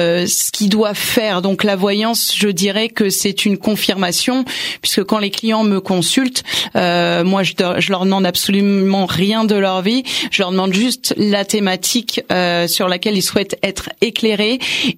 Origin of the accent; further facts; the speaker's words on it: Angers, Pays de la Loire, France; born there; Oui, je suis née à Angers, tout à fait, oui.